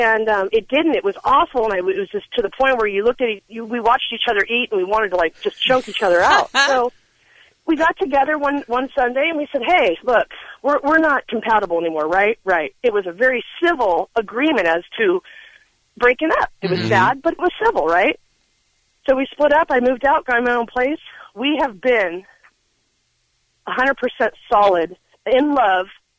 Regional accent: Riverside, California, United States; We're punk rockers from Riverside, man.

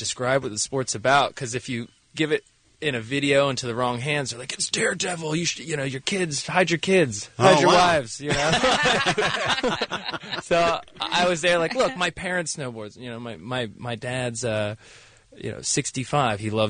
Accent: California, United States; I mean, I'm born and raised in California

